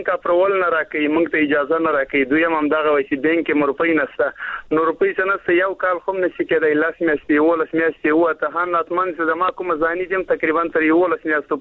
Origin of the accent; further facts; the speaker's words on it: Afghanistan; now in Karachi, Pakistan; په پاکستان کې موږ مېشت افغانان یو د ماجرت ژوند تیرو